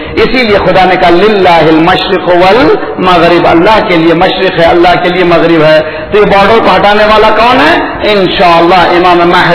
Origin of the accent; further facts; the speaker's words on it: Alipur, Karnataka, India; میں جس گاؤں سے تعلق رکھتا ہوں, علی پور نام ہے, ساؤتھ انڈیا میں بینگلور سے قریب, وہاں پر ہمارے گاؤں کا 12,000 سادات کی بستی ہے